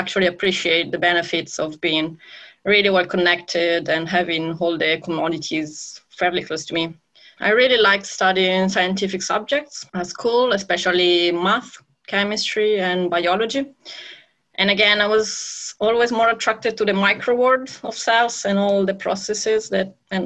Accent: Italy; English is a second language; You might guess from my accent, I'm Italian. I grew up in a small town in the northwest side of Italy.

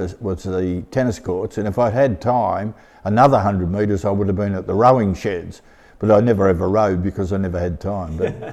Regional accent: New Norfolk, Tasmania, Australia; We grew up in New Norfolk.

